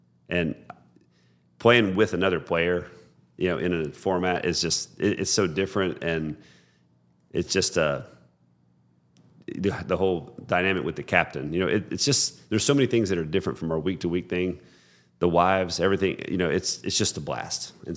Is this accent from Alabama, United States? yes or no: yes; Florence, Alabama, United States; And, you know, growing up in Florence, Alabama, it's not that far from Little Rock.